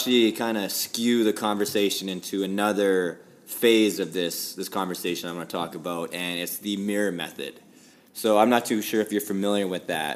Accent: Canada; I'm a pretty nice guy. I'm Canadian.

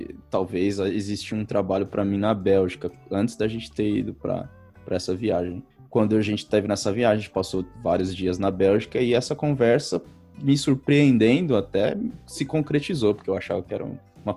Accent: Brazil; eu sou do Brasil, isso aí pra mim era o que eu andava pra ir pra escola, né? Descalço.

